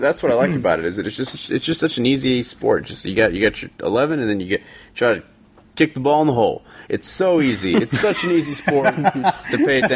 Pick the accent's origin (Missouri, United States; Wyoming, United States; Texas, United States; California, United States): Texas, United States; you know, I grew up in Texas.